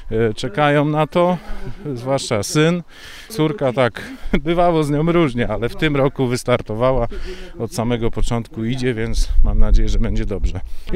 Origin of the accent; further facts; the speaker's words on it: Koźmin Wielkopolski, Greater Poland Voivodeship, Poland; Ja z Koźmina Wielkopolskiego.